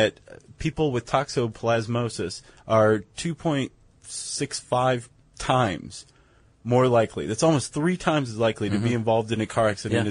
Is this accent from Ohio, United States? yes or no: yes; Toledo, Ohio, United States; But actually some guys from Toledo, my hometown.